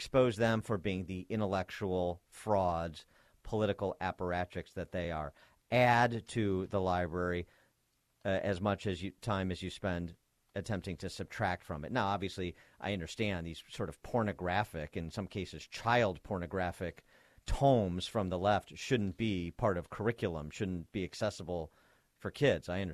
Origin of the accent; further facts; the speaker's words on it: Wheaton, Illinois, United States; And Wheaton, my hometown.